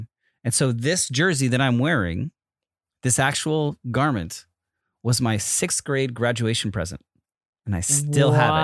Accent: Connecticut, United States; And I honestly, like, as a person from Connecticut, since I grew up in Connecticut, and UConn women's basketball.

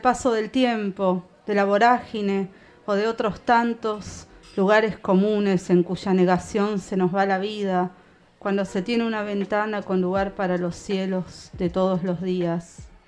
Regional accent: Ramos Mejía, Buenos Aires Province, Argentina; Estoy contenta de estar acá en el barrio, porque soy de acá, soy de Ramos.

